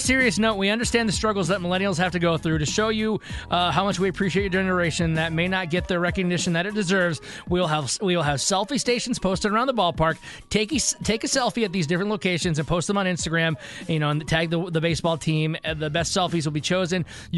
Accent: Michigan, United States; I grew up in Michigan, and I met my wife when I lived on the west side of that state.

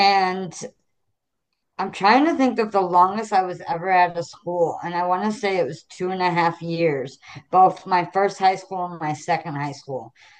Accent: Illinois, United States; also born or lived in St. Louis, United States; So I grew up, or I was born in St. Louis. But we lived on the Illinois side in Southern Illinois.

